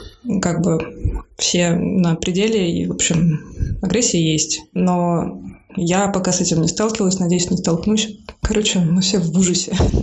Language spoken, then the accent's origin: Russian; Russia; now in Poland; Как россиянка в Польше